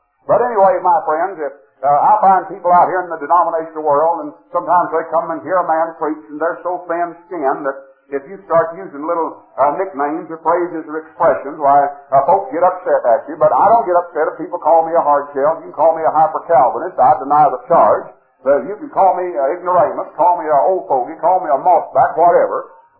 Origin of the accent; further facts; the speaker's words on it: Texas, United States; Being a Texan and a preacher, I've caught two-thirds of it.